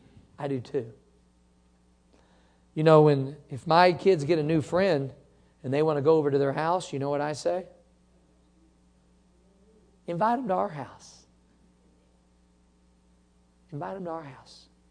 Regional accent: Missouri, United States; I was born and raised in Missouri, and I know right where Joplin is, been there.

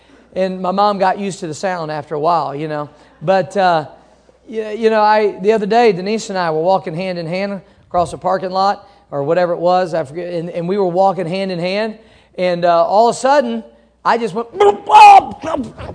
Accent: Missouri, United States; I grew up in Missouri. And as you know, in the Midwest and up in the North and so forth, it's very common.

